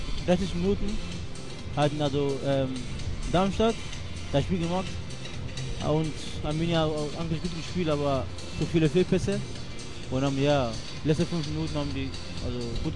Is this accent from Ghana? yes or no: yes; Ghana; Ich komme aus also Ghana.